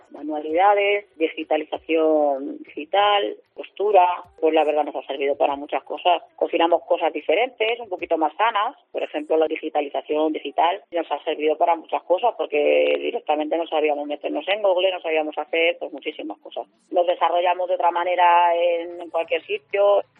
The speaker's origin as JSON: {"language": "Spanish", "country": "Spain", "said": "no somos una raza, somos personas como todo el mundo, españoles también, que se creen que no somos españoles"}